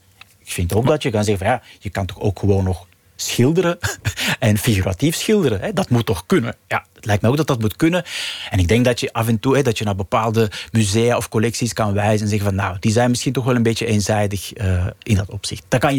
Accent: Belgium; Ben je Vlaming, ben je Belg, sluiten die twee elkaar uit, vullen ze elkaar aan. Dat zijn dagelijkse dingen voor iedereen met mijn achtergrond.

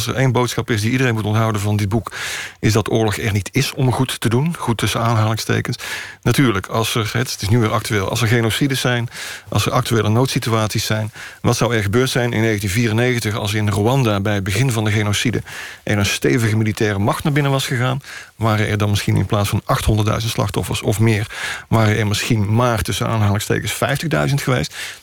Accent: Netherlands; wij als Nederlanders

